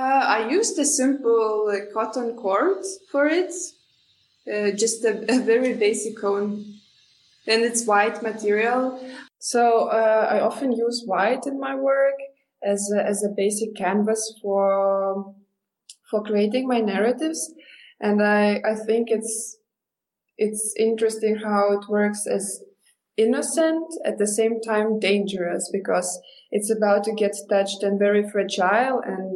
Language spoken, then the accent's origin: English; Vilnius, Vilnius County, Lithuania; born there; English is a second language; I was born in Vilnius, Lithuania, and then finished my studies in Amsterdam, Rietveld Academy